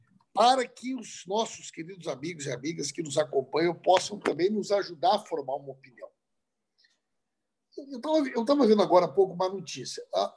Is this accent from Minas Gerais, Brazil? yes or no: no; Santa Maria, Rio Grande do Sul, Brazil; born there; Santa Maria.